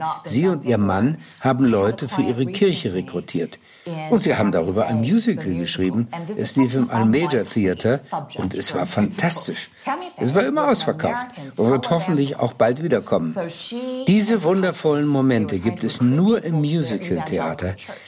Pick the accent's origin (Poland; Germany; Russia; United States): United States; Texas; now in London, United Kingdom; Ich stamme aus Texas und in Austin gab es eine große Musikhalle